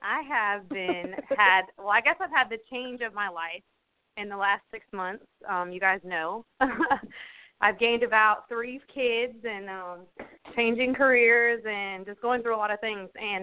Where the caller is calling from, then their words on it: Atlanta, Georgia, United States; from Atlanta.